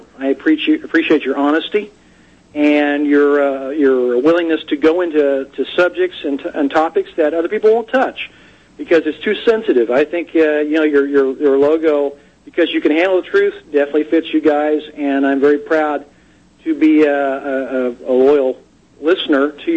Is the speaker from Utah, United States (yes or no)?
yes; Provo, Utah, United States; also born or lived in Orem; I grew up and lived in Provo and lived in Orem